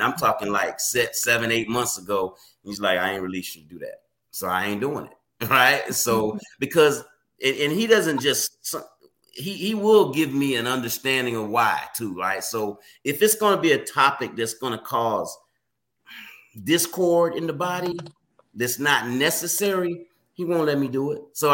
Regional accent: Oviedo, Florida, United States; So we grew up in Florida and outside, it's in Oviedo, Florida, outside of Orlando

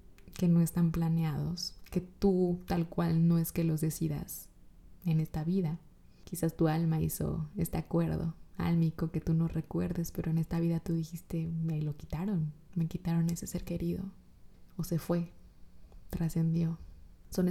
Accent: Coatzacoalcos, Veracruz, Mexico; Yo soy de Coatzacoalcos, Veracruz. Soy jarocha, hermanos.

